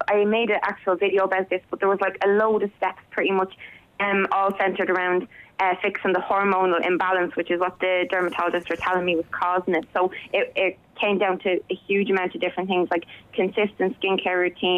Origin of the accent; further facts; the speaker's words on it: Dublin, Leinster, Ireland; I'm from Dublin.